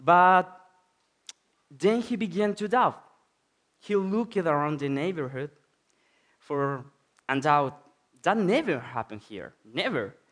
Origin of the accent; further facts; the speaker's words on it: Chile; now in Spain; For those who don't know me yet … from Chile, Latin America, in the south at the end of the year.